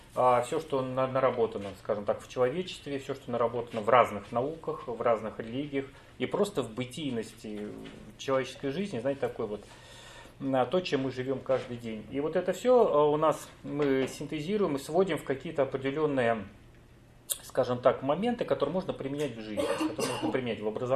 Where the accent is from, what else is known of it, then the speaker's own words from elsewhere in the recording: Saint Petersburg, Russia; Я из Санкт-Петербурга.